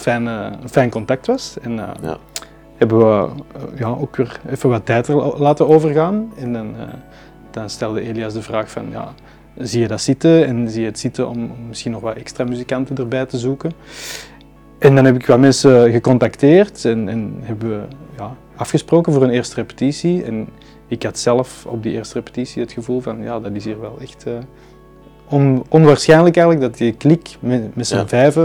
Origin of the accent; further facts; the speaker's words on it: Ekeren, Flanders, Belgium; now in Edegem, Belgium; En ik woon in Edegem. Ik ben oorspronkelijk afkomstig uit Ekeren. Dus een beetje naar het zuiden afgezakt.